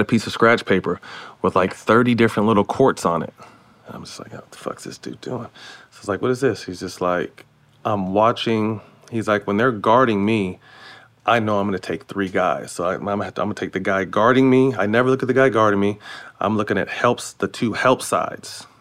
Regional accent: California, United States; I'm from NorCal. So I grew up, you know, Magic was it.

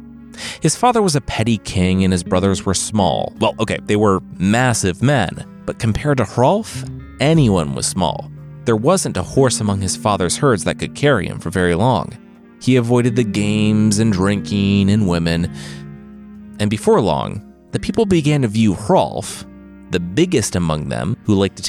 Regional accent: Midwest, United States; I'm from the Midwest. We're polite.

